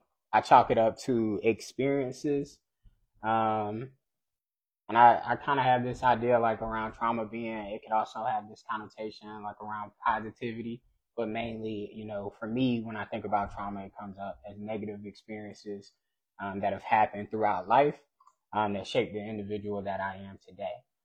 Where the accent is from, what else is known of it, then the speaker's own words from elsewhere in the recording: Rocky Mount, North Carolina, United States; I am a Black male leader in education, and I am from Rocky Mount, North Carolina.